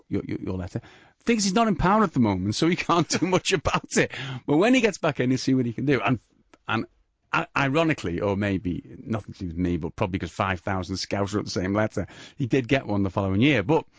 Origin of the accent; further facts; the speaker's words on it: West Derby, North West England, United Kingdom; because I'm from West Derby. My mum still lives there.